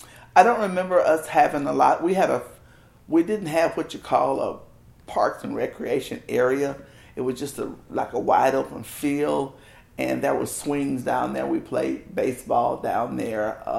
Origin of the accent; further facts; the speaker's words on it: Marietta, Georgia, United States; Here in Marietta, Georgia, 618 Wright Street.